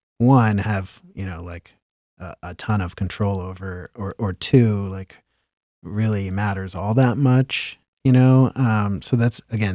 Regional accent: Mansfield, Ohio, United States; but like I'm from the Mansfield area.

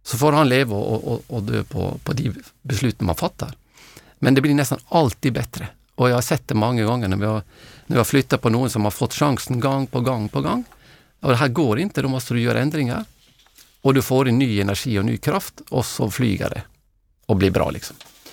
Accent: Norway; bara för jag är norrman så är jag duktig på att åka längdskida

